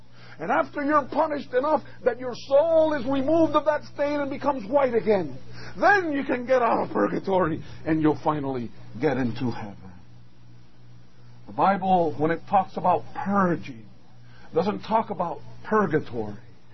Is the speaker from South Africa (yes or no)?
no; Cuba; now in United States; I came from Cuba after Fidel Castro, and so we came in the early 1960s. Having come to this country, my parents wanted to give us, well, obviously, opportunity in a land where there was freedom and so on.